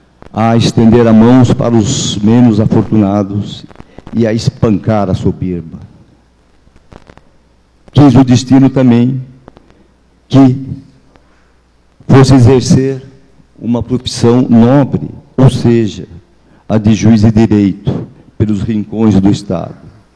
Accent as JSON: {"language": "Portuguese", "town": "Piedade", "country": "Brazil", "tie": "born or raised there", "said": "Sou de Piedade. Quero ressaltar que aqui passei a minha infância e a minha adolescência."}